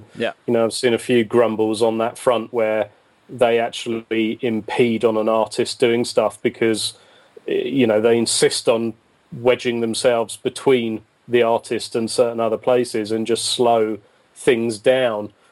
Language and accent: English; United Kingdom; obviously being a Brit and not being closely integrated into the US music side of the industry